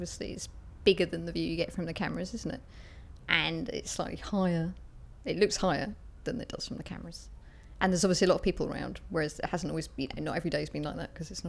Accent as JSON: {"language": "English", "town": "Okehampton", "region": "South West England", "country": "United Kingdom", "said": "I'm 43 and I'm from Okehampton in Devon."}